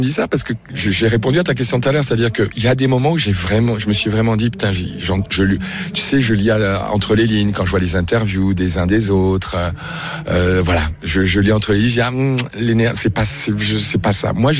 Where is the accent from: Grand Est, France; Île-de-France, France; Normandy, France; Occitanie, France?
Île-de-France, France; Paris; Et j'étais allé à Munich, c'est bon, mais je suis parisien, tu vois.